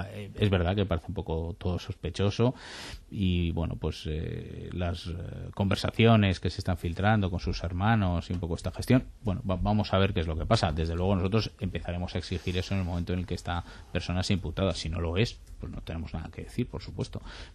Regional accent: Madrid, Community of Madrid, Spain; yo ejerzo de madrileño porque soy madrileño, y es verdad.

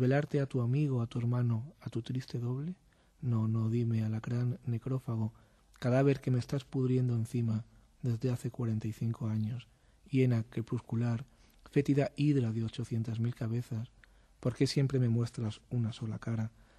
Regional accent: Spain; ya sabes cómo somos los españoles, ¿no?

